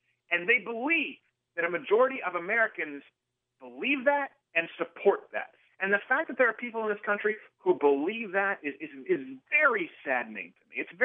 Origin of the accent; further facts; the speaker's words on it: Quebec, Canada; Has anyone in this country tried being an English Canadian in French Canada? Do you realize that I wasn't allowed to go to English school? Do you realize that? Do you realize I wasn't allowed to read English menus?